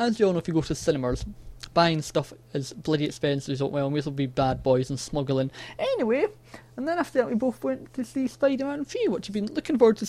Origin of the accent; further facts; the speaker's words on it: Scotland, United Kingdom; I'm from Scotland, so nothing compares to like natural rocks like Loch Lomond